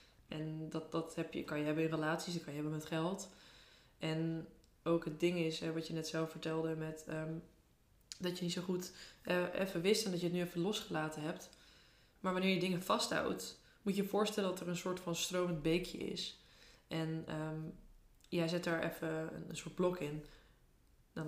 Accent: Utrecht, Netherlands; zeker nu hier in Drenthe, want hier zie je de sterren nog iets beter, zeg maar, dan waar ik eerst vandaan kwam. Ik kwam eerst uit Utrecht, zeg maar.

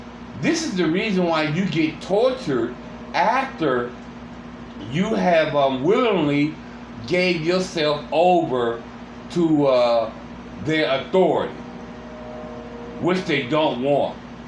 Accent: Cleveland, Ohio, United States; I have not only been brutalized in my home state and city, which is Cleveland, Ohio

